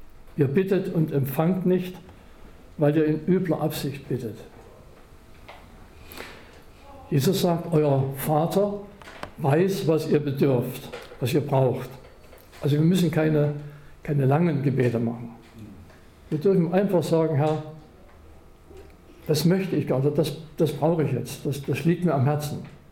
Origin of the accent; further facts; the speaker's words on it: Saxony, Germany; ich komme aus Sachsen